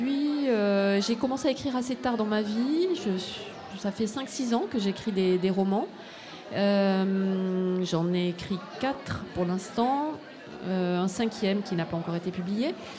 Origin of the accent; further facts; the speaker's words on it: South-West France, France; moi je suis originaire du Sud-Ouest et je me demandais où j'arrivais. J'avais fait mes études à Bordeaux et Lille me semblait très loin. Et j'y ai vécu des années vraiment très agréables.